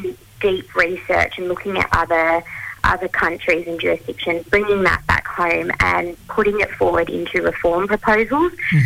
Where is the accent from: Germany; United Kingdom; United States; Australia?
Australia; Perth, Western Australia; I'm a Wilma Noongar woman, so I grew up on Whadjuk country, so Perth, but my family come from different parts in Wagen, Kojonup and Katani in Western Australia.